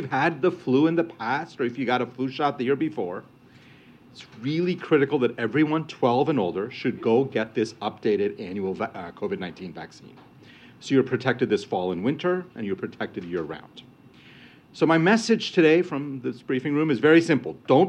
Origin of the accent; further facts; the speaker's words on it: Boston, Massachusetts, United States; I'm from Boston. People tell me this is Washington fall.